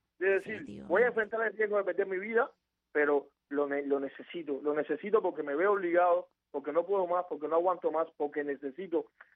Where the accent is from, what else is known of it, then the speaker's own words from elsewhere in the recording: Cuba; moved away; yo salí de Cuba, ya voy a cumplir 6 años que no estoy en Cuba.